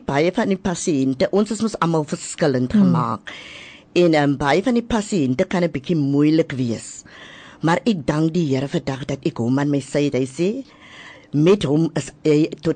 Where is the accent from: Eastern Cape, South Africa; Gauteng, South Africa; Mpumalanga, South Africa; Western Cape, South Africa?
Western Cape, South Africa; Bredasdorp; born there; Ek is gebore in Bredasdorp, 1958. Ek is ons is twee dogters en drie seuns gewees. My moeder is nou al oorlede en ek het gekom Kaap toe in 1975.